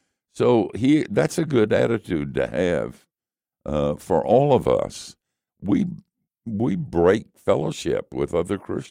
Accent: Asheville, North Carolina, United States; I was a part of a Bible study with a lady in my hometown, which is Asheville, North Carolina.

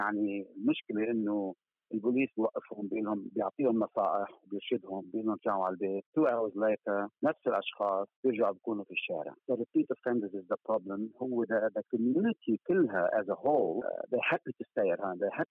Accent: Lebanon; now in Sydney, Australia; أصل فلسطيني لبناني. أنا قررت من 20 سنة، أكثر من 20 سنة، إني أطلع بريد سيدني وأربي الأولاد في منطقة صغيرة مش بقلب سيدني، إني أحاول إنه أنشئهم في كوميونيتي، سمول كوميونيتي، مثل ما أنا نشأت في لبنان

